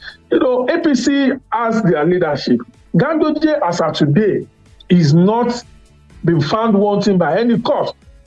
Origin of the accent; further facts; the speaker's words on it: Nigeria; So I'm not responding. I'm a Nigerian.